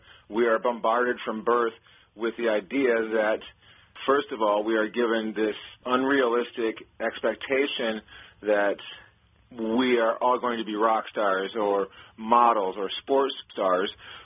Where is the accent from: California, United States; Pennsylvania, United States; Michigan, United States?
Michigan, United States; Flint; I grew up in Flint, and, you know, generations of people working in factories and building this country.